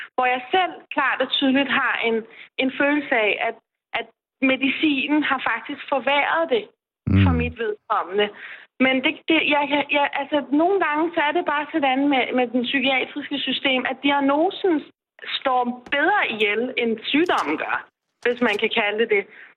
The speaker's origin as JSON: {"language": "Danish", "country": "Iran", "second_language": "Danish", "said": "jeg kommer jo fra Mellemøsten, jeg er iraner"}